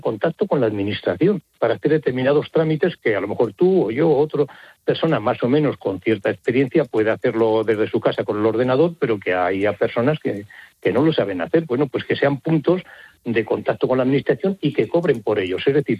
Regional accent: Castile and León, Spain; yo soy de un pueblo de Soria pequeñito, viven unos 500 habitantes, pero luego se llena en fines de semana y verano.

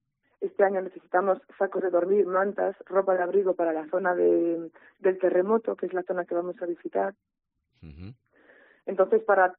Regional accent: Galicia, Spain; Somos los únicos gallegos que participamos

